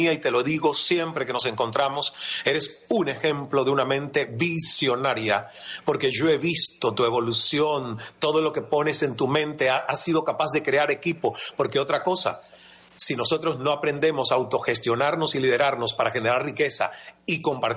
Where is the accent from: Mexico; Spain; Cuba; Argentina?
Cuba; moved away as an adult; now in Canada; yo salí de Cuba a los 28 años, Marta, sin hablar inglés